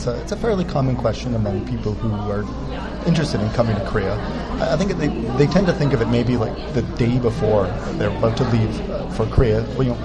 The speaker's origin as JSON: {"language": "English", "town": "Montreal", "region": "Quebec", "country": "Canada", "tie": "born or raised there", "said": "and I grew up in Montreal, so you have to play hockey."}